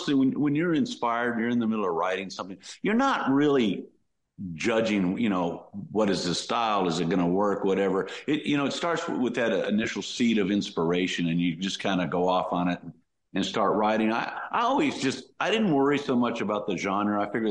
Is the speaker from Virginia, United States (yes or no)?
no; Los Angeles, California, United States; now in Nashville, United States; growing up in Los Angeles, obviously, for me, you know, I'm a baby boomer